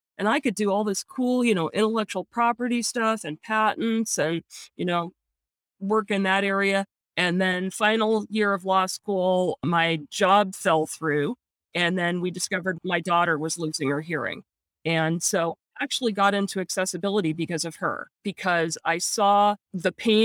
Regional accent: California, United States; So yeah, growing up in Silicon Valley turned out to be a real advantage from that perspective

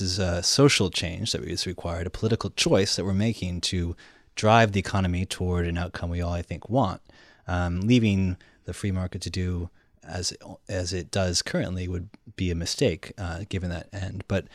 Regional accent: United States; than the abolition of slavery in the country I come from the United States

